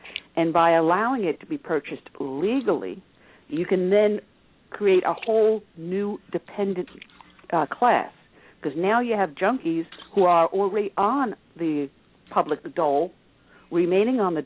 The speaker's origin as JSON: {"language": "English", "country": "United States", "said": "I would say I'm an American first, I'm a conservative, and I'm a female."}